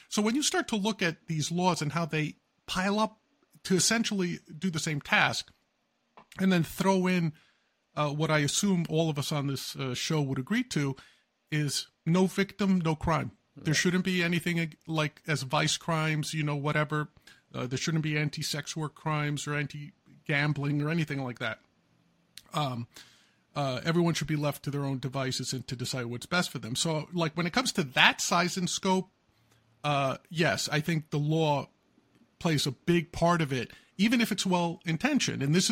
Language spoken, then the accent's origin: English; United States; Which as an American, I can't for the life of me